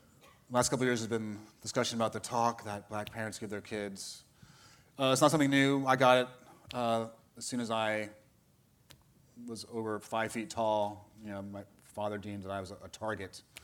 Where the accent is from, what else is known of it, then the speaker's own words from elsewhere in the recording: New York, United States; I grew up in New York. There's always like a car alarm going off, someone screaming.